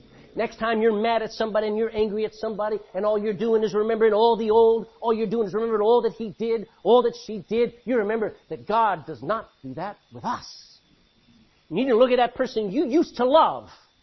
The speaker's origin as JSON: {"language": "English", "region": "Texas", "country": "United States", "said": "I mean, I'm a Texan. Who reads King's English in Texas? I mean, we say y'all."}